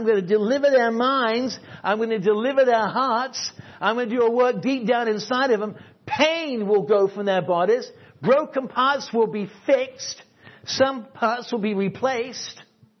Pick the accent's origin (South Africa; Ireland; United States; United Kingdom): United Kingdom; England; I'm an Englishman. That's what happens.